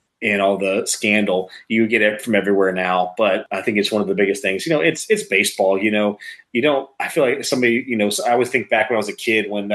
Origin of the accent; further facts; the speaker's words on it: Houston, Texas, United States; But I mean, I grew up in Houston. Don't hold it against me. I am an Astros fan.